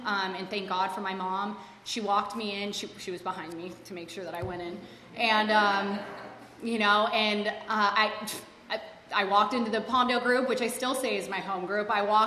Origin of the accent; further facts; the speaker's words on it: Palmdale, California, United States; I am from here. I'm from Palmdale, California, and I grew up in a wonderful home.